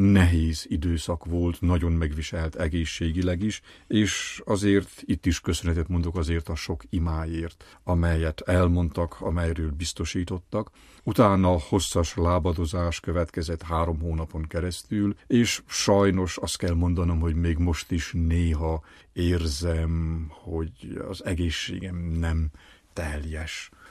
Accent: Covasna, Romania; mind a ketten háromszékiek vagyunk

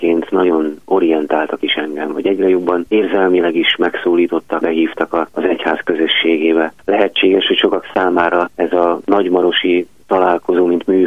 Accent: Budapest, Hungary; És hát ez azt jelentette, én 16. kerületben nőttem föl, hogy ilyen napi 3 órát legalább utaztam

